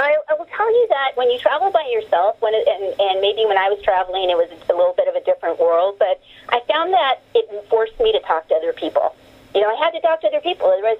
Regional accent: Santa Barbara, California, United States; born there; I was born in California, in the Santa Barbara area

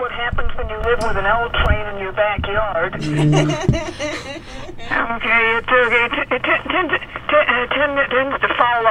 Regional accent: California, United States; I was raised in Southern California, out in the desert.

